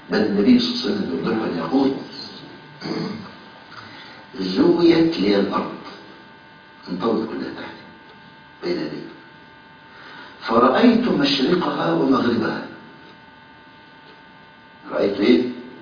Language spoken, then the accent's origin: Arabic; Egypt; يعني أذكر عندنا في مصر